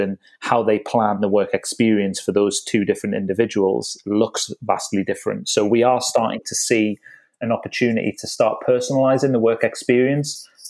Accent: North East England, United Kingdom; But yeah, born and bred in the Northeast.

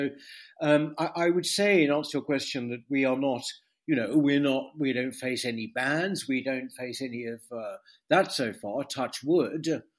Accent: United Kingdom; in the 1970s, when I was growing up in Britain, I was a teenager in the 1970s

